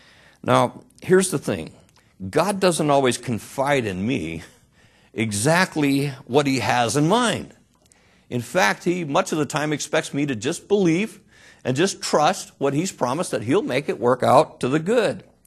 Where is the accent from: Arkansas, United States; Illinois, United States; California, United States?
Arkansas, United States; I'm from Arkansas, and I say you all